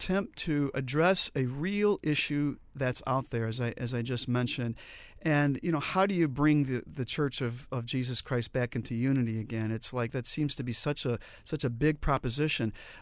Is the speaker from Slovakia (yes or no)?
no; Chicago, Illinois, United States; I come from Chicago, and there's a lot of Irish folks in Chicago.